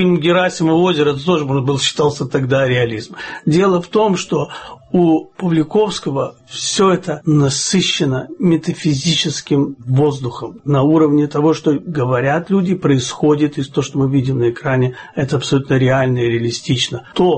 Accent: Kyiv, Ukraine; в Киеве, в моем родном городе

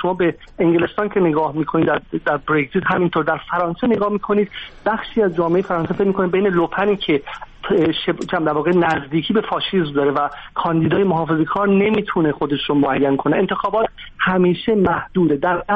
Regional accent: Iran; born there; ما در سوئیس هم به دنیا نیومدیم، ما در ایران به دنیا اومدیم،

